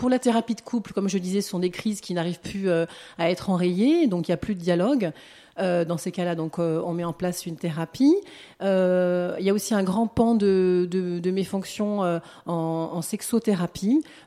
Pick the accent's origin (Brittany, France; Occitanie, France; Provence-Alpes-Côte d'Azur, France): Provence-Alpes-Côte d'Azur, France; Manosque; moi je suis de Manosque, j'ai toujours vécu à Manosque. Je me suis expatriée un petit peu sur la région parisienne pour faire mes études